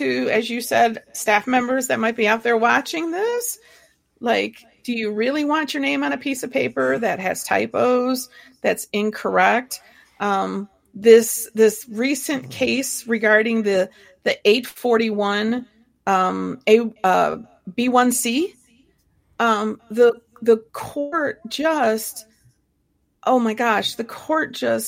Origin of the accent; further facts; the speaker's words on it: Ohio, United States; also born or lived in Southern US; Just kidding. I don't have an accent. I'm from Ohio.